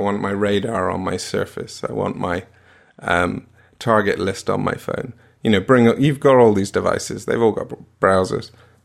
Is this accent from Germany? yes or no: no; United Kingdom; I mean, it's not, you know, because we're amazingly brilliant, although, you know, it probably is, but to make up for my Britishness.